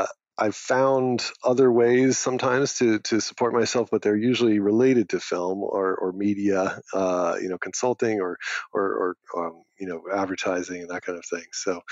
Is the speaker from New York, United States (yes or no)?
no; Hanover, New Hampshire, United States; So I grew up in New Hampshire in the U.S., Hanover, New Hampshire, which is home to Dartmouth College, which is a small town.